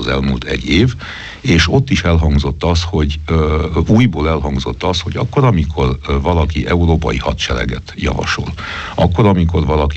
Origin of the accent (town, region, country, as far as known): Romania